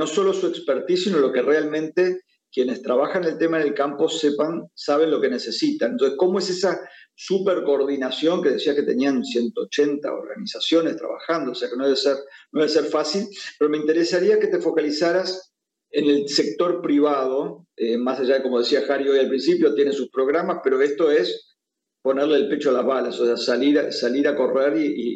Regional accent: Uruguay; bueno, yo soy de Uruguay

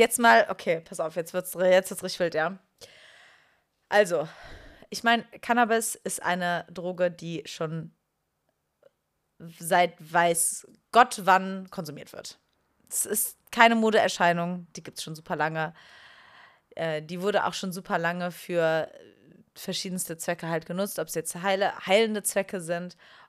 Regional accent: Rhineland, Germany; ich komme ja aus dem Rheinland, ne

